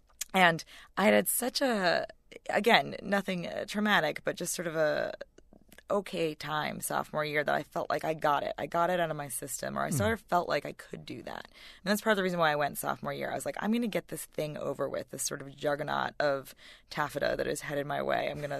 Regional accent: White Plains, New York, United States; because I grew up in White Plains, which is, as Connecticut listeners will know, not far from New York.

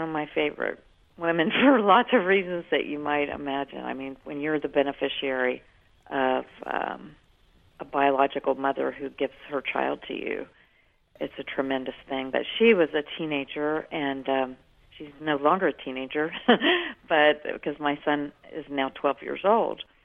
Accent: Ohio, United States; But I came from Ohio, and I came from a place where there are vast amounts of periods where you do not see the sun.

